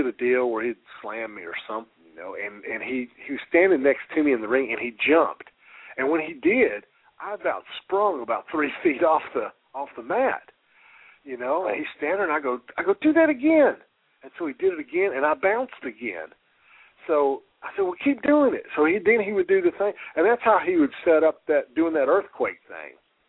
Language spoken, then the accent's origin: English; Nashville, Tennessee, United States; I grew up here in Nashville as a Larry Bird fan, okay? So grew up here in Nashville as a Larry Bird fan.